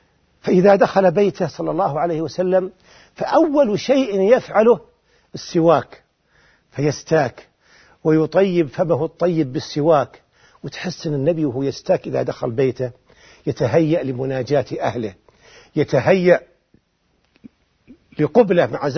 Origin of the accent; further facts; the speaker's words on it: Az Zulfi, Riyadh Province, Saudi Arabia; ولا أزال أذكر من أيام الطفولة عندما كنت في بلدتنا في الزلفي